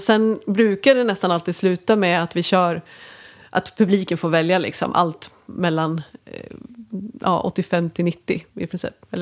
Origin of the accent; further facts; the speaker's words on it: Mora, Dalarna County, Sweden; perioden under min uppväxt och liksom uppvaknande i det här musikintresset som jag hade hemma i Mora i slutet av 80, början på 90-talet.